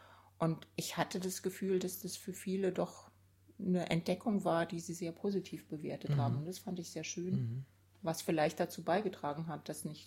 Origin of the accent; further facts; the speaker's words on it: Rhineland, Germany; Ich bin im Rheinland aufgewachsen.